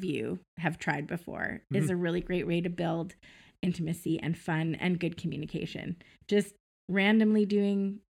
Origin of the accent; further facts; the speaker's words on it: Cranbrook, British Columbia, Canada; now in Kelowna, Canada; We were here for about 2 years in Kelowna, and we're originally from Cranbrook.